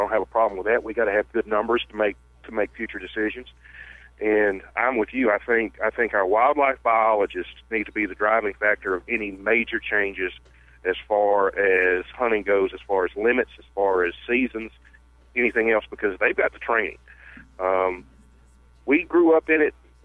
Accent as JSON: {"language": "English", "town": "Selma", "region": "Alabama", "country": "United States", "tie": "born or raised there", "said": "I'm a child of the Black Belt. I grew up in Selma, Dallas County."}